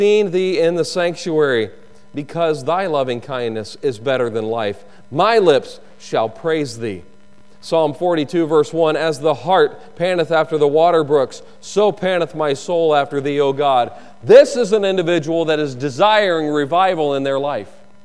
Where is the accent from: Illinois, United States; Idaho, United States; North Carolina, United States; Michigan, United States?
North Carolina, United States; You know, I grew up in North Carolina.